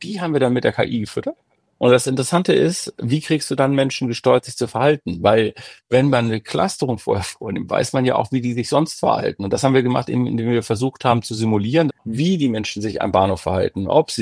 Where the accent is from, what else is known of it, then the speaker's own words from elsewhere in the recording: Solingen, North Rhine-Westphalia, Germany; oder Solingen, wo ich herkomme, meine Eltern oder so.